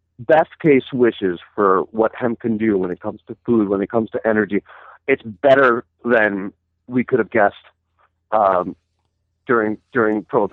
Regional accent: New Mexico, United States; I'm on the Funky View Ranch in New Mexico right now, working on hemp legalization here in my home state.

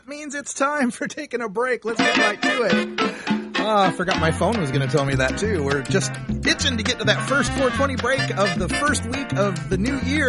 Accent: Idaho, United States; But I'm from Idaho. What the hell do I know about surfing?

